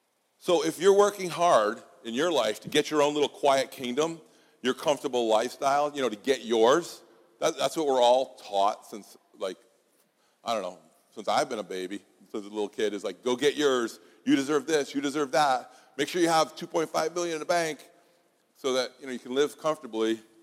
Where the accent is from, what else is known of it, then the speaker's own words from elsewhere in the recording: New England, United States; You know, I come from New England. We didn't have Christian radio at all. And when I moved down here, it was like you got your pick of like 3 or 4 different stations.